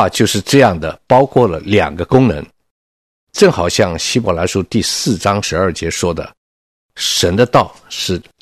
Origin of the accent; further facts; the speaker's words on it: China; 如果你没有见过我们中国人吃大锅饭的日子